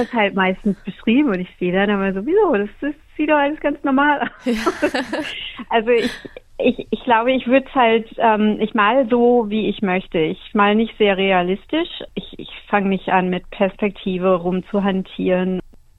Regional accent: Germany; now in Australia; ob ich als Deutsche hier in Australien nicht vielleicht auch noch große Chancen hätte

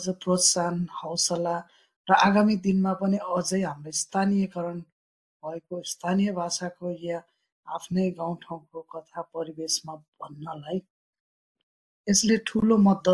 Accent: Karnali Province, Nepal; म आफैले अब कर्णालीकै, म त्यहीँ जन्मे हुर्किएको भए पनि

